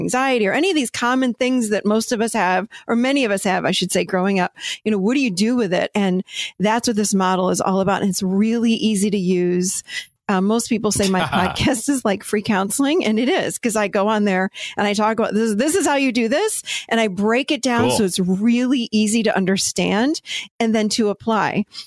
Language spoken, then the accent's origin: English; Rochester, New York, United States; So I grew up, with alcoholism in the, and I grew up, I'm Italian. So I grew up in Rochester, New York.